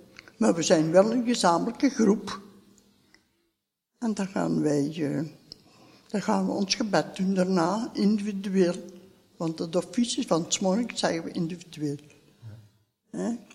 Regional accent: Lommel, Limburg, Belgium; born there; Ik ben geboren in Lommel.

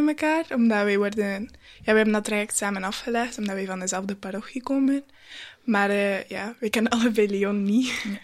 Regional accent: Oudenburg, Flanders, Belgium; Ik ben 17 jaar en ik ben van Oudenburg

